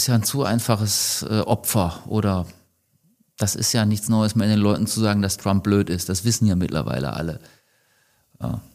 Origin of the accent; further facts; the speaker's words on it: Bottrop, North Rhine-Westphalia, Germany; Ich komme aus Bottrop.